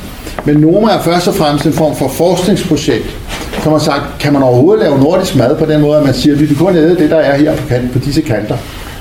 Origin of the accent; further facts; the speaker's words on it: Lundtofte, Capital Region of Denmark, Denmark; som kiggede rundt i Lundtofte, der hvor for Lundby, hvor jeg voksede op